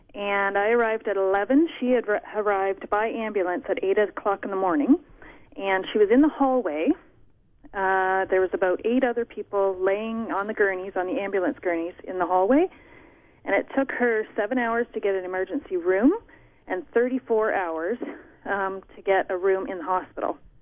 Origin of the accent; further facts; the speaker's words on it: St. Thomas, Ontario, Canada; And I'm from St. Thomas. I've never seen anything like this in my life.